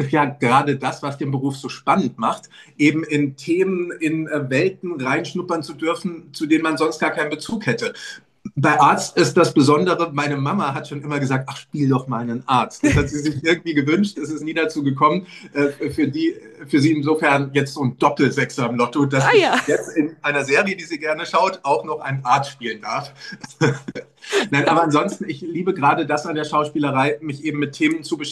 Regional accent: Petersberg, Hesse, Germany; also born or lived in Frankfurt; Ich bin in Frankfurt geboren worden. In Fulda dann aber aufgewachsen oder in Petersberg, um ganz genau zu sein.

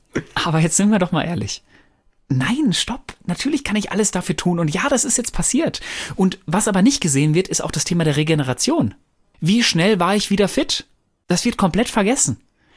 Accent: North Rhine-Westphalia, Germany

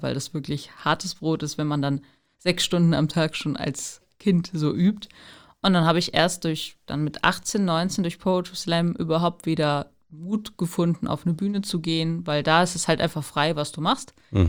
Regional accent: Fürstenberg, Germany; Ich komme hier ja auch aus Fürstenberg. Das ist ja vielleicht auch noch ganz interessant. Ich wohne in dieser Nurdach-Haus-Siedlung, da neben dem Wald.

